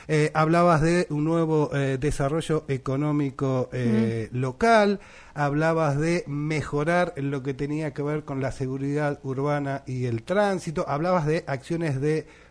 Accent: Buenos Aires, Argentina; now in Rada Tilly, Argentina; yo soy porteño y me vine de Capital Federal a Patagonia, entre otras cosas, para cambiar y mejorar mi calidad de vida

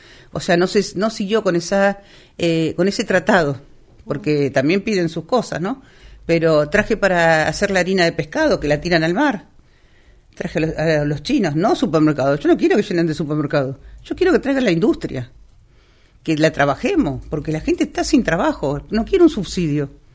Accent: Campo de Mayo, Buenos Aires Province, Argentina; born there; Yo nací en Campo de Mayo, conozco lo de la historia

